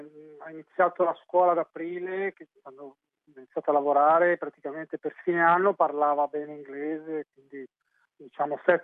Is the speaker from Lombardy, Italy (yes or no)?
yes; Milan, Lombardy, Italy; now in Brisbane, Australia; Noi siamo di Milano, siamo genitori meridionali, trasferiti al nord per lavoro e noi siamo cresciuti a Milano, entrambi e mia moglie, lei prima a Torino, poi trasferita a Milano dopo.